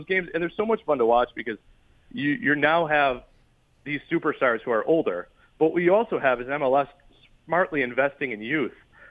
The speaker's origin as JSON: {"language": "English", "town": "Buffalo", "region": "New York", "country": "United States", "tie": "born or raised there", "said": "And I'm sitting there with my kid watching Major League Baseball in my hometown, and they walk off, and I'm just like, this is happening. Like, this is – so I hope that this does something for baseball in Buffalo."}